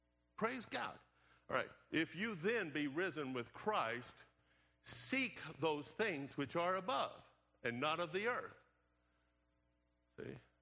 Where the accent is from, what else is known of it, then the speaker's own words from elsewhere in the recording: the South, United States; I'm still from the South, and so when I say a word incorrectly and then somebody says, no, it's this, in my ear it sounds like they're saying the same thing I said.